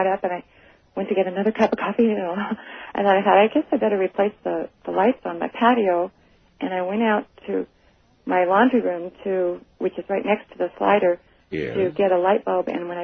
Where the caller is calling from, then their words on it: Wenatchee, Washington, United States; Hi, I'm calling from Wenatchee.